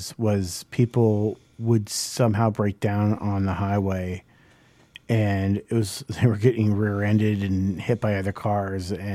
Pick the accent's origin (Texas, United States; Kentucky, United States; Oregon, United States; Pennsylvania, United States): Pennsylvania, United States; And I was like, we're from Pennsylvania. I think we're good. We know how to drive in the snow.